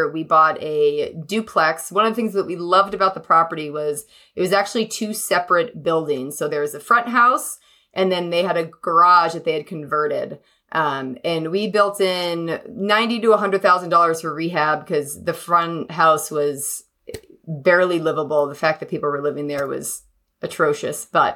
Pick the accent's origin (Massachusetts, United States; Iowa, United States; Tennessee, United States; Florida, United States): Massachusetts, United States; Yeah, I grew up in Massachusetts and we had a septic tank growing up